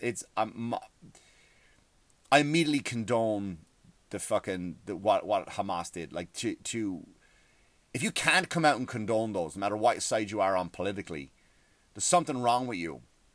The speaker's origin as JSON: {"language": "English", "country": "Ireland", "tie": "born or raised there", "said": "I grew up in Ireland."}